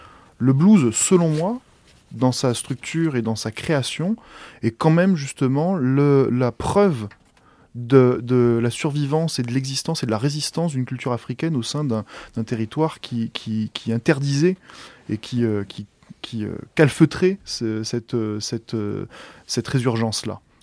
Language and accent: French; France; beaucoup de choses qui aussi me correspondent en tant que Français